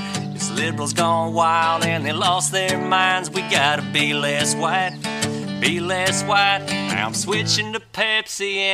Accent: Mississippi, United States; Y'all, I'm from Mississippi.

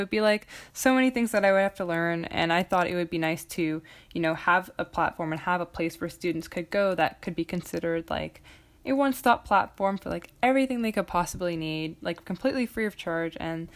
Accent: Vancouver, British Columbia, Canada; I am a senior in high school and I'm from Vancouver, Canada.

